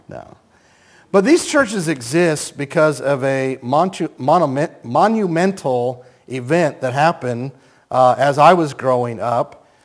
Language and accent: English; United States; they're asking where I'm from, and they're wondering if I'm from the Ukraine. And I have to tell them, no, I'm from the United States.